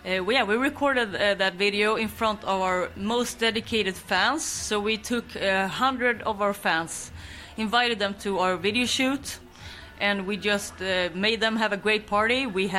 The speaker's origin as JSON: {"language": "English", "region": "Skåne", "country": "Sweden", "tie": "born or raised there", "said": "my hometown in Skåne"}